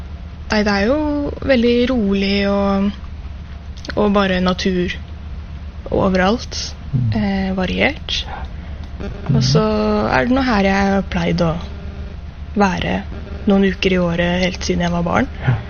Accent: Oslo, Norway; also born or lived in Lillehammer; now in Jostedalen, Norway; Jeg er fra Oslo, men har bodd på Lillehammer siden 2014, og så kom jeg til Jostedalen da i fjor.

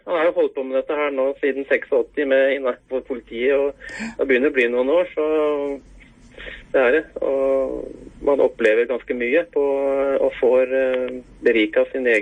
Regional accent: Vestland, Norway; når jeg er hjemme i Sogn, spesielt på sommeren, så må jeg på Molden for å få med meg det

